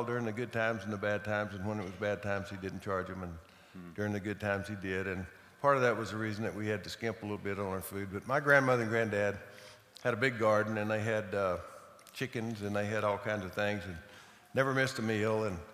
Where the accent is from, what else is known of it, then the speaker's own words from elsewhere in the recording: Throckmorton, Texas, United States; It was a small town when I grew up, and it's a smaller town today.